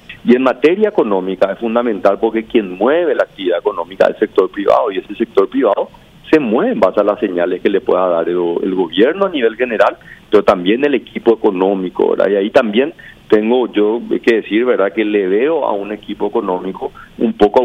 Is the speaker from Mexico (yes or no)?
no; Paraguay; como paraguayo